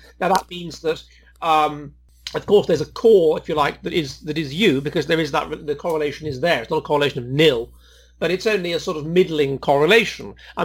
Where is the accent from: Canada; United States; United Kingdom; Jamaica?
United Kingdom; England; then I'm speaking to you as an English person, and we're almost certainly lower in average extroversion than you.